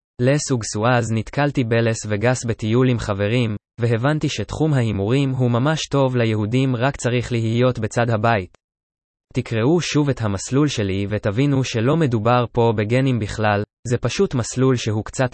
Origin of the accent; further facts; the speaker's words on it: Haifa, Haifa District, Israel; גדלתי בשכונת דניה בחיפה, שכונה של עשירים, אך אנחנו היינו יותר מעני דניה